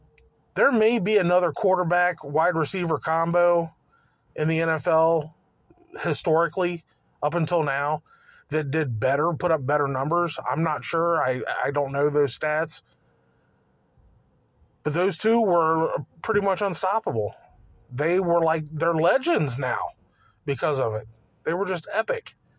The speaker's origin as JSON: {"language": "English", "town": "Cincinnati", "region": "Ohio", "country": "United States", "said": "But I'm from Cincinnati, so naturally my allegiance lies there."}